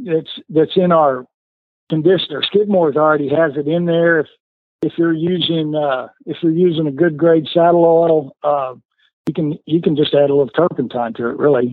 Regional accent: San Angelo, Texas, United States; You know, I'm from San Angelo out in the desert of West Texas.

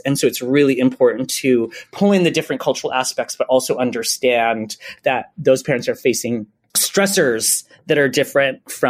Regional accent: Hawaii, United States; I grew up in Hawaii and I love being from Hawaii and what that means and the culture I gained from it.

